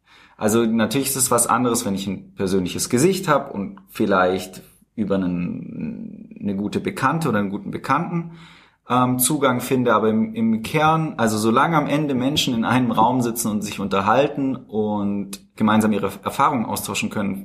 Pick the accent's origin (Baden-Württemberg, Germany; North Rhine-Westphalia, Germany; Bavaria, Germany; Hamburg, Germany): Baden-Württemberg, Germany; born or raised there